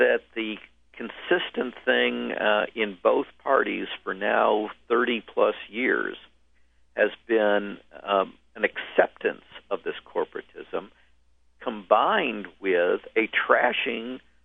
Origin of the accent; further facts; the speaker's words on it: Detroit, Michigan, United States; born there; I will mention that I was born in Detroit